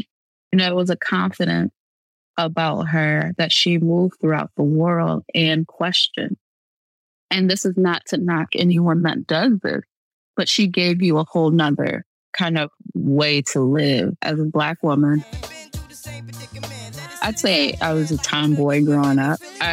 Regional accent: Midwest, United States; Yeah, I was 12. I'm from the Midwest. Nobody had locks back then.

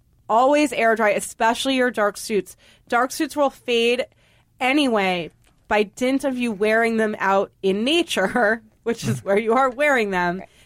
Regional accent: New England, United States; I just get so tan so fast because I'm half Indian. I'm supposed to be brown, you know? I just was reared in New England, and I had, like, the color sapped out of me.

